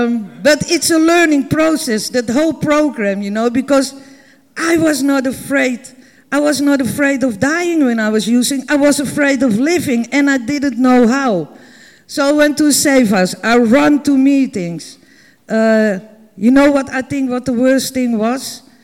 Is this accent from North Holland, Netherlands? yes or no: yes; Amsterdam, North Holland, Netherlands; English is a second language; I come from Amsterdam.